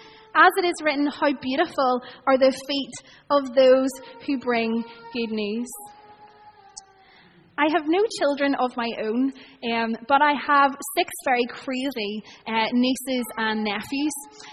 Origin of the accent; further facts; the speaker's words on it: Bangor, Northern Ireland, United Kingdom; I am from Bangor. I grew up in Bangor. I live there at the minute. A lot of my family live in Bangor, and they're thrilled that I have returned back home.